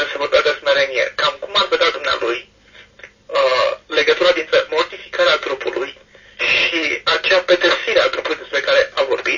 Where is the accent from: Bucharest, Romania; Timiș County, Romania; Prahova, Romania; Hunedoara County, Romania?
Bucharest, Romania; Sunt din București.